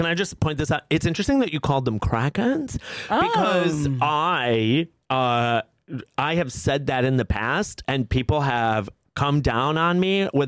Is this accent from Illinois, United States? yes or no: yes; Chicago, Illinois, United States; now in New York City, United States